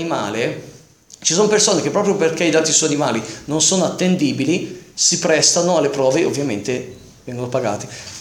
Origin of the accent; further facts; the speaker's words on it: Varese, Lombardy, Italy; Io sono di Varese, vicino a me c'è il canton Ticino, quel cantone svizzero di lingua italiana.